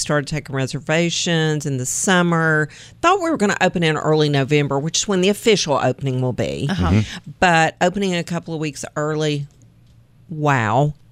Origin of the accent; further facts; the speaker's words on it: Tennessee, United States; accent: East Tennessee twang; I met some people yesterday that were from Canada, and I was like, y'all have a little bit of an accent. They're like, you can barely understand what you're saying. And I'm like, you know, it's part of the East Tennessee twang.